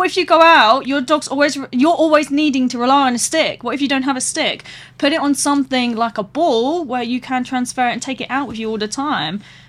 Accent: East of England, United Kingdom; Although I am from Essex, so I don't blame people.

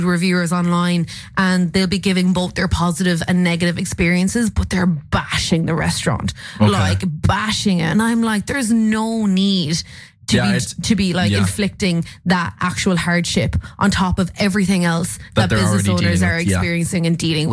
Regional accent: Munster, Ireland; I'm from Tipperary, so like there's not a food scene around there.

